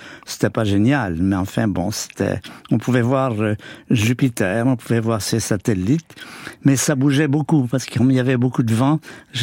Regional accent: Quebec, Canada; Au Québec, près de Montréal, ouais. Un endroit qui s'appelle le lac Saint-Louis.

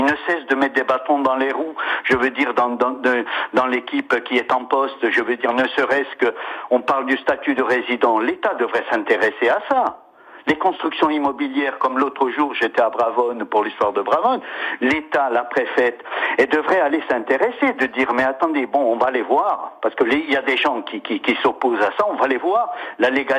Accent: Corsica, France; Regardez chez nous en Corse

